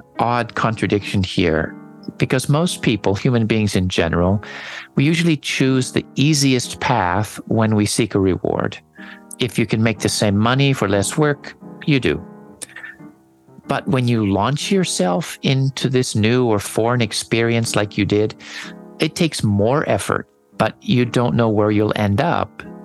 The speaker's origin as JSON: {"language": "English", "town": "San Diego", "region": "California", "country": "United States", "tie": "born or raised there", "said": "I worked at the front gate of SeaWorld, a marine park in my hometown of San Diego."}